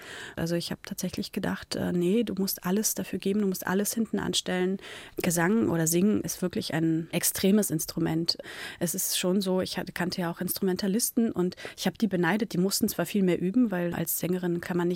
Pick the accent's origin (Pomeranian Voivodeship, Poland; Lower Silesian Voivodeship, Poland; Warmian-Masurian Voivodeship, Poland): Pomeranian Voivodeship, Poland; Ich komme ja auch aus der Nähe von Danzig und habe da so eine Nähe zum Wasser.